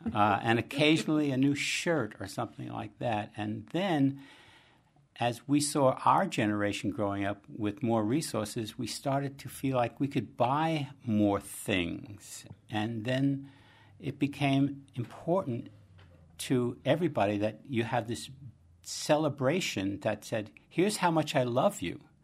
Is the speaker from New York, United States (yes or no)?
yes; Bronx, New York, United States; now in Boston, United States; I remember growing up in the Bronx and from working class family